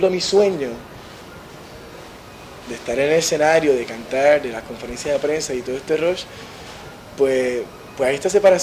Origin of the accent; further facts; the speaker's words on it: Río Piedras, Puerto Rico; Aquí en Río Piedra me crié en University.